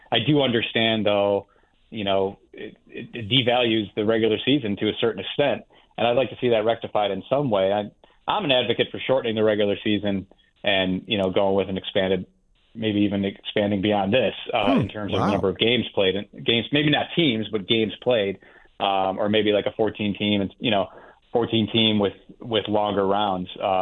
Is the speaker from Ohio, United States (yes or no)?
yes; Cleveland, Ohio, United States; I come from more of a small market mentality. You know, I live in Cleveland. I'm from Cleveland.